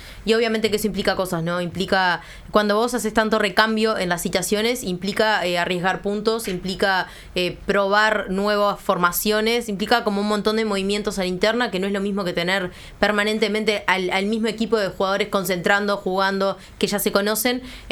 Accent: Uruguay; como hincha, como uruguaya, me parece eso.

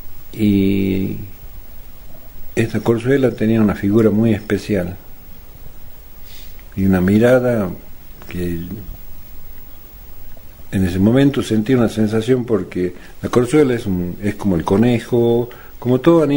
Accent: San Miguel de Tucumán, Tucumán, Argentina; born there; now in Amaicha, Argentina; tengo 55 años, hace 3 años que estoy radicado definitivamente en Amaicha, nací en San Miguel de Tucumán.

